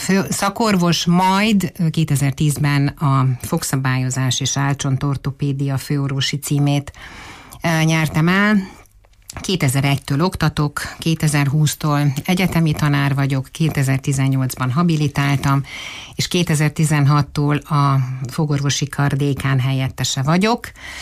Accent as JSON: {"language": "Hungarian", "town": "Târgu Mureș", "region": "Mureș County", "country": "Romania", "tie": "born or raised there", "said": "Hát marosvásárhelyi szülött vagyok, orvos családból származom, középiskolai tanulmányaimat, sőt még az óvodát is a Bolyai iskolában végeztem"}